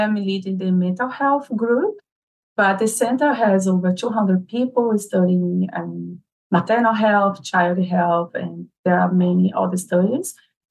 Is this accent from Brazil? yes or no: yes; Brazil; I am a psychologist. I am from Brazil, and I'm working as a researcher associate here at Cidade Fiocruz.